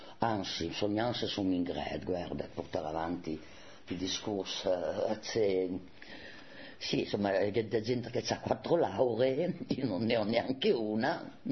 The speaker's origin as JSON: {"language": "Italian", "region": "Emilia-Romagna", "country": "Italy", "accent": "Parmigiano dialect", "said": "Sono i fenomeni d'eco proprio sì. Tipici del nostro dialetto. Pramzan, pramzan"}